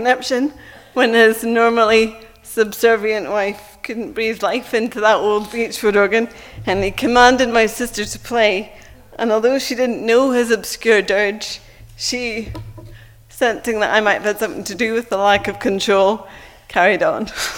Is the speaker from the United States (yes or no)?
no; Northern Ireland, United Kingdom; So you'll already have picked up that I'm from Northern Ireland, as is Lisa. I'm a Northern Irish, small town, evangelical Protestant